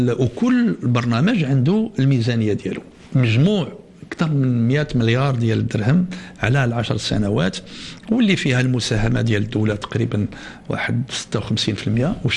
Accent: Meknes, Fès-Meknès, Morocco; اليوم عندنا في مكناس في المعرض 500 يعني تعاونيه

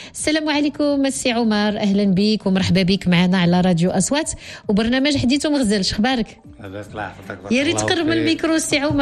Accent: Morocco; كفكرة شي حاجة اللي جديدة عندنا في المغرب

